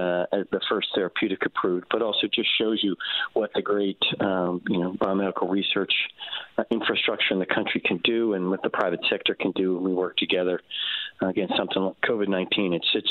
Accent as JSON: {"language": "English", "town": "Philadelphia", "region": "Pennsylvania", "country": "United States", "tie": "born or raised there", "said": "Philly's my hometown, and it's great to be back on the show with you."}